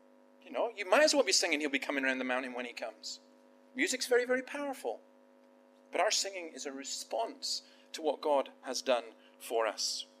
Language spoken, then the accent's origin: English; Scotland, United Kingdom; I'm special because I'm Scottish. No, well, the last one's true